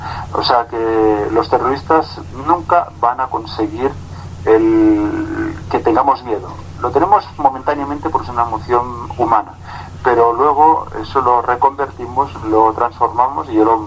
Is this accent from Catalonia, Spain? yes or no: yes; Barcelona, Catalonia, Spain; nos ha pasado a todos los barceloneses y a todos los catalanes